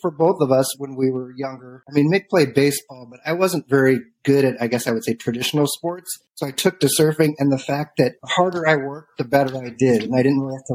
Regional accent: Manhattan Beach, California, United States; also born or lived in Canoga Park; Yeah, I was born in Canoga Park. We lived in Redondo growing up till about my fourth grade, which however old you are then, nine-ish. And then we lived in Manhattan Beach the rest of the time.

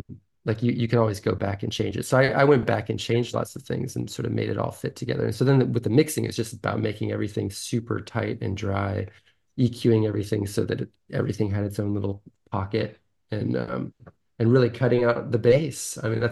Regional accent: San Francisco, California, United States; I mean I grew up in San Francisco

